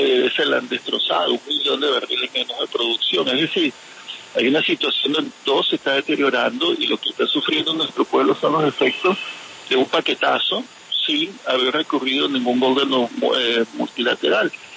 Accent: Venezuela; Me siento responsable con mi pueblo y creo que Venezuela merece un destino mejor.

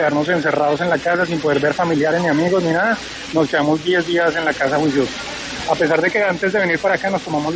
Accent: Cali, Valle del Cauca, Colombia; now in Bogotá, Colombia; yo vivo en Bogotá hace 20 años, soy de Cali, pero vivo en Bogotá hace 20 años y mi novia vive aquí, entonces estamos siempre entre Bogotá y Cartagena.

